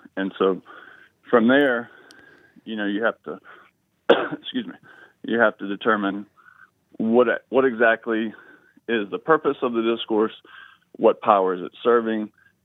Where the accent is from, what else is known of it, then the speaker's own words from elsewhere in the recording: Georgia, United States; And one of the things that growing up in Georgia is you start to see how